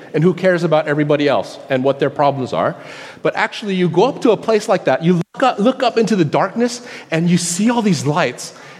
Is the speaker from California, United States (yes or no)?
yes; Los Angeles, California, United States; growing up in Los Angeles, which is a very busy city with a lot of lights, even when you go into the mountains, it's hard to see the stars.